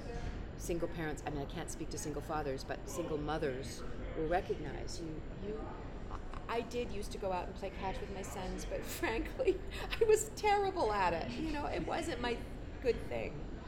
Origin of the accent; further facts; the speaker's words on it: New Hampshire, United States; I come from New Hampshire. And I have a feeling probably people here feel about Kansas City the way I feel about where I come from. I love my state